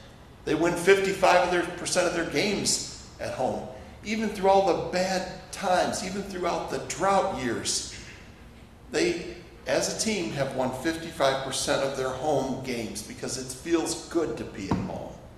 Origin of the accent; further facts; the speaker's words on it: New York, United States; I grew up in the Southern Tier.